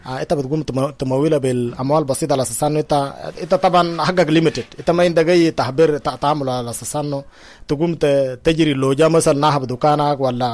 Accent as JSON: {"language": "Arabic", "country": "Sudan", "moved": "yes", "said": "أننا كريفيجيز عامة عموما بل إنما لسه كسودانيين هنا ده"}